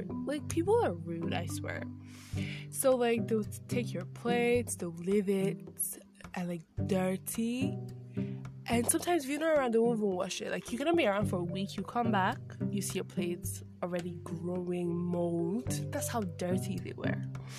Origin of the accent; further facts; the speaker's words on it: Lagos, Nigeria; now in Abuja, Nigeria; So I grew up in Lagos. I went to nursery, primary and secondary school in Lagos, and I was like, okay, I am looking for a fun new opportunity, so why don't I just go to the capital city of Nigeria, which is Abuja.